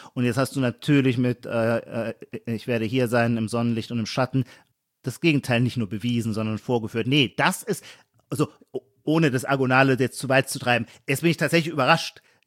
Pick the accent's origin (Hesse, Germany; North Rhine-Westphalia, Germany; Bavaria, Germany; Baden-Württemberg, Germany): Baden-Württemberg, Germany; Heidelberg; ich bin ja selber Heidelberger